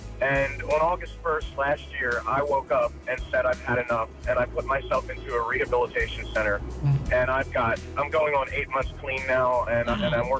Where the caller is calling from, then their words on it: Arbutus, Maryland, United States; I'm from Arbutus.